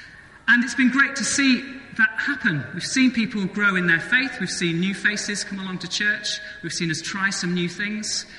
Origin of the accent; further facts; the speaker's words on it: England, United Kingdom; Even though we're English, we don't like to talk about money